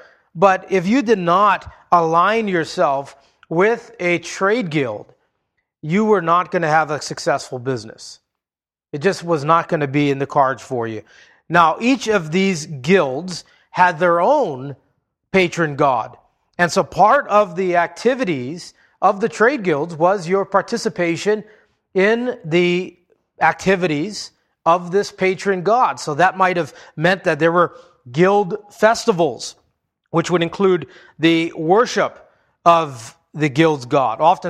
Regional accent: Hawaii, United States; You know, I grew up in Hawaii. It's a big trade union state

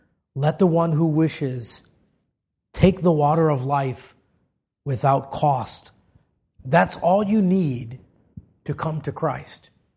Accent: Hawaii, United States; growing up in Hawaii where we had really hot days and you were, you know, it's hot and it's humid

